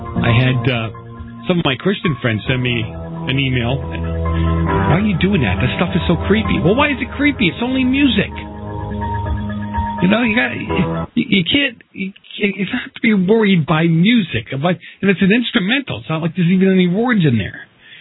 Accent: East Coast, United States; Although, I grew up on the East Coast.

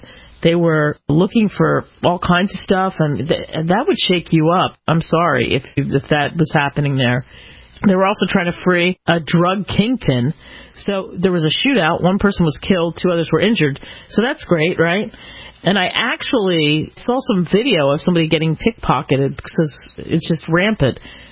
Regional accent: East Coast, United States; growing up on the East Coast, I certainly dealt with humidity.

